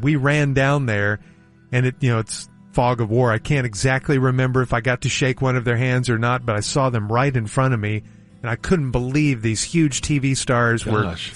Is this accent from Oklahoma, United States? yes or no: yes; Oklahoma City, Oklahoma, United States; I've never been a huge rodeo fan, but growing up in Oklahoma City, we would go to the National Finals Rodeo.